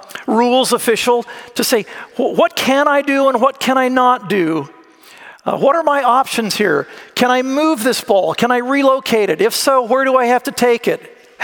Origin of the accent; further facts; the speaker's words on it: Florida, United States; I grew up in Florida, so I knew what Spanish moss was